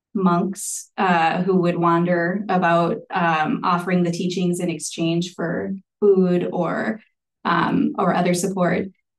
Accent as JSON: {"language": "English", "country": "India", "said": "And I'm Indian. And so I love feeling when I put the okesa on that I'm clothing myself in a garment that my people in India or people like my people in India would have worn"}